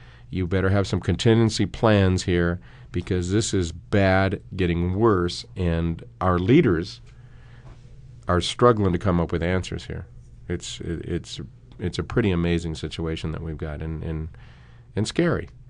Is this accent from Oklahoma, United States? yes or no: no; Mesa, Arizona, United States; he's coming to Mesa, my hometown.